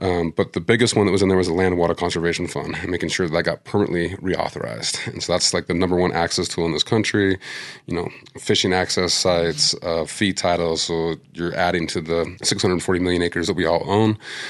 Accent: Missoula, Montana, United States; growing up in Missoula, I got a wildlife biology degree at the University of Montana

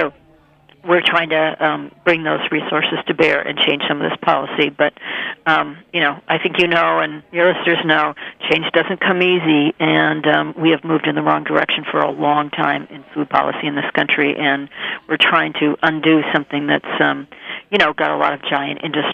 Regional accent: Minnesota, United States; born or raised there

